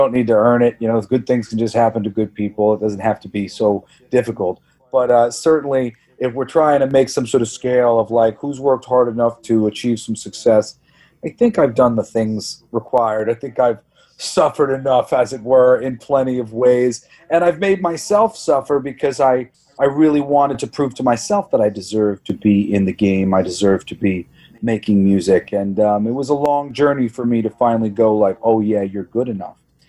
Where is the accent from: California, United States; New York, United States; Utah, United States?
New York, United States; lived pretty close to where my family lived a little while in Huntington.